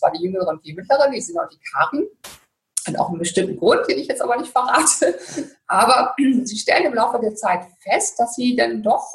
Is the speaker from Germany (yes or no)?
yes; Northern Germany, Germany; ich bin Norddeutsche